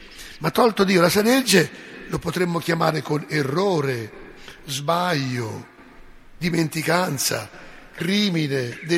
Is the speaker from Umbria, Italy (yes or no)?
yes; Umbria, Italy; sono italiano, sono umbro, sono italiano.